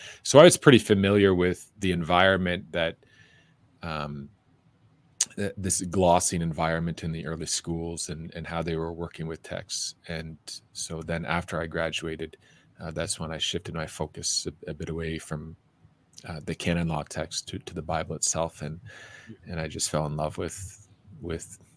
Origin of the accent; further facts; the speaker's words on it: Ontario, Canada; So I'm a Canadian by birth, grew up in Ontario, and did all my studies up there. I was raised a Protestant, became a Catholic into my 20s.